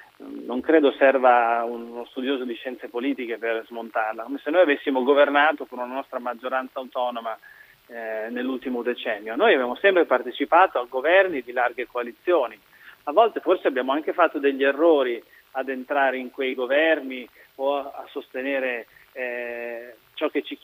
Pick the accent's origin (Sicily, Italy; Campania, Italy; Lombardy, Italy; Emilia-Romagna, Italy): Emilia-Romagna, Italy; Bologna; lo dico da bolognese, da città che sta nel mezzo, che vuole unire questo paese